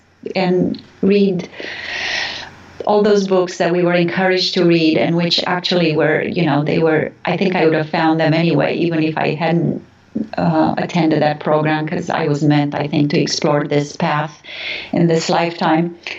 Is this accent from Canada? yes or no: no; Transylvania, Romania; I grew up in a very rich environment. So I didn't just grow up in Romania. I grew up in Transylvania, in a part of Transylvania that is very rich in traditions